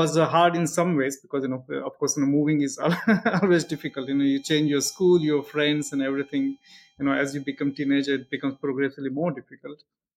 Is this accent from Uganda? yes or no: no; India; born there; I was born in India, in a rural part of India in southwest. And I actually, as a child, my family moved around quite a bit because my father worked in the FDA.